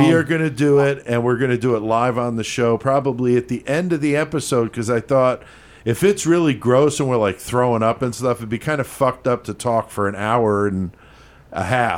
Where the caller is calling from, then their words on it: Sydney, New South Wales, Australia; I'm a listener from Sydney.